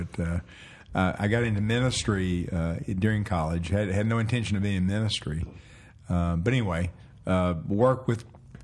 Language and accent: English; Richardson, Texas, United States; She is. We knew each other growing up in Richardson, mm-hmm. and I've known her since second grade.